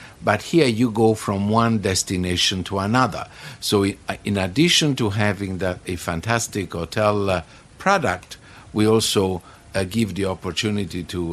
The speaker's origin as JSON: {"language": "English", "town": "Naples", "region": "Campania", "country": "Italy", "said": "Well, I'm from Naples in Italy, and I am a hotel director."}